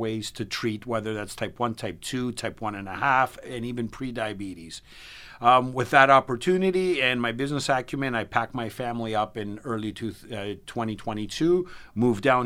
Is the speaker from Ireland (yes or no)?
no; Canada; So I'm originally Canadian, and I grew up in a socialized medical country where the government kind of dictates your health care.